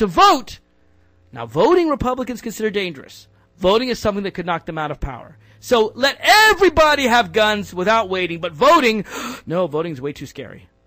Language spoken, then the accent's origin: English; Virginia, United States; I've been picking on my home state of Virginia